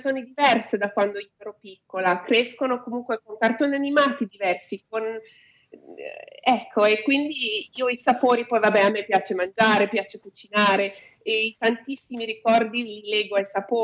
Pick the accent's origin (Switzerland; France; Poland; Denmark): Switzerland; Ancora comunque in Australia quando dico sono svizzera